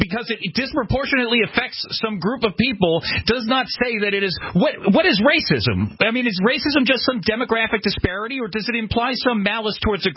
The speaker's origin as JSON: {"language": "English", "region": "New York", "country": "United States", "said": "I'm from Long Island, and if you go out to Mastic, it's not the nicest of places"}